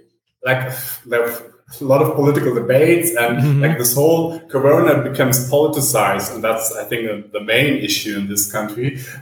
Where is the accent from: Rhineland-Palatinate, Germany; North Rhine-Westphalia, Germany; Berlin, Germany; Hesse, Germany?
Berlin, Germany; now in São Paulo, Brazil; because I'm from Berlin, and I would say Berlin and São Paulo are at least similar.